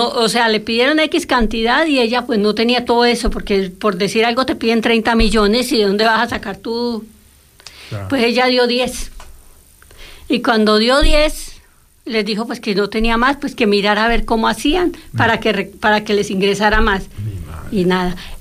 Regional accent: Colombia; yo soy colombiana

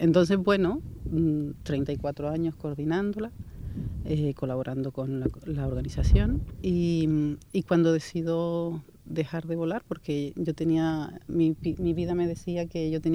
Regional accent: Fuerteventura, Canary Islands, Spain; yo me siento muy majorera. Y entonces era como un poco el contacto que yo mantenía con mi isla era a través de esa feria

